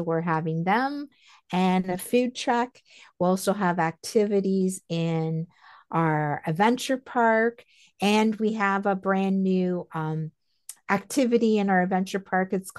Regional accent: Canada; We're Canadian.

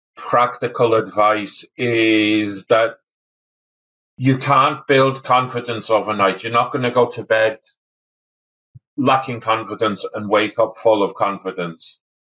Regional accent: Wales, United Kingdom; now in Ireland; I grew up in the countryside in North Wales, and I live in the countryside in Ireland.

